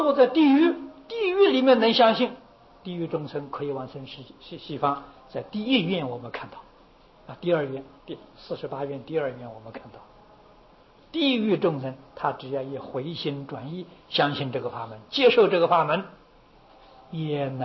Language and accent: Chinese; China; 我们就是我们中国人常讲